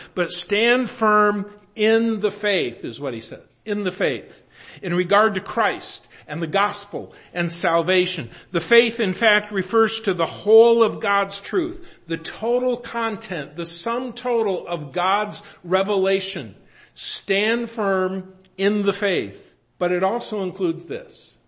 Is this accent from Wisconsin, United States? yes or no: no; Rockford, Illinois, United States; we grew up in Rockford.